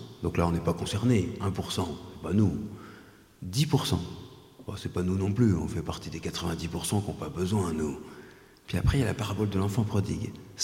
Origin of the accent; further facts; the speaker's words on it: Ars, Auvergne-Rhône-Alpes, France; moi, je viens d'Ars